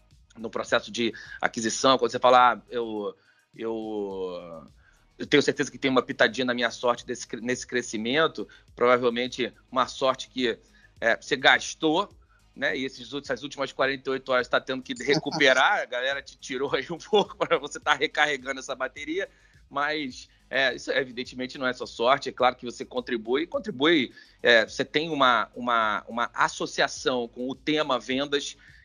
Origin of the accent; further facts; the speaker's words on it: Rio de Janeiro, Brazil; eu sou do Méier, pra galera que não é do Rio.